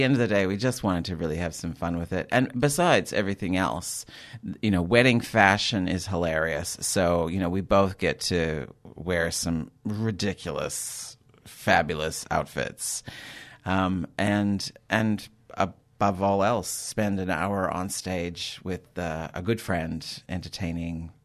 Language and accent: English; Minnesota, United States; my home state of Minnesota is an arch-conservative, like really, really Pat Buchanan territory